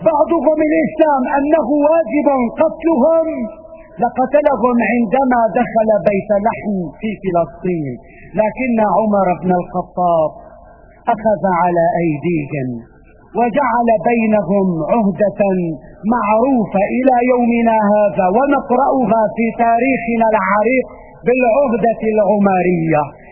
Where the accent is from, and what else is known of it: Syria